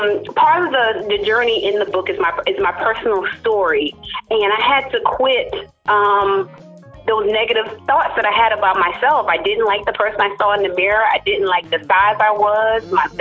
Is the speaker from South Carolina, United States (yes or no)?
yes; Charleston, South Carolina, United States; accent: Gullah; I grew up in foster care in the state of South Carolina, and I'm a Southern girl, born and raised in the South. Can't imagine living any place else. So if you hear a little twang in my voice, I'm from Charleston. It's called Gullah.